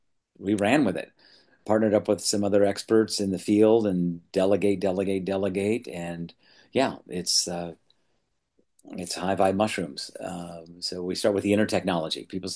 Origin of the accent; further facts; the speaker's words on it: Austin, Texas, United States; also born or lived in California; moved back to Austin because everything was had been burned down in California, and so came back to my hometown of Austin